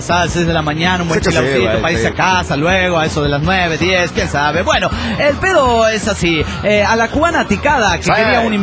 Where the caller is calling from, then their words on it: El Bolsón, Río Negro, Argentina; del Bolsón, Argentina.